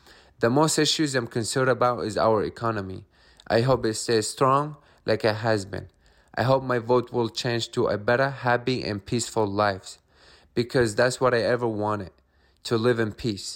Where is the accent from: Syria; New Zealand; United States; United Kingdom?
Syria; English is a second language; moved away; I never had a chance to vote back in my home country, Syria, without getting hurt.